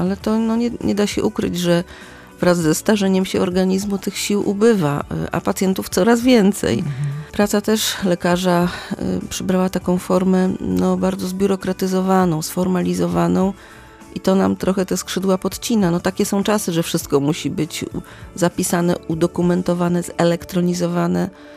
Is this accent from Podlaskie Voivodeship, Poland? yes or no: no; Gdynia, Pomeranian Voivodeship, Poland; No ja mieszkam w bardzo ładnym miejscu, bo jestem dziewczyną z Oksywia i po latach wróciłam do mojego domu rodzinnego. To jest dom z ogrodem, który wybudował mój dziadek